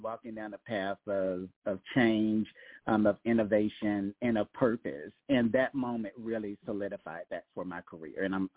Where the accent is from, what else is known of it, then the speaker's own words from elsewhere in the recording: Columbus, Georgia, United States; also born or lived in Berlin; I'm from Columbus, Georgia, which is a military town, Fort Benning.